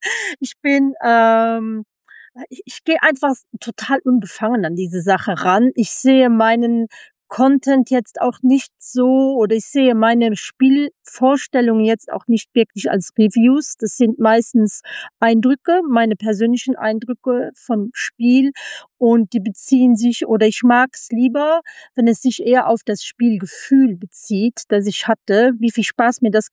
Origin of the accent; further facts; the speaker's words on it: Luxembourg; dadurch, dass wir als Luxemburger so ein bisschen zwischen den zwei Welten leben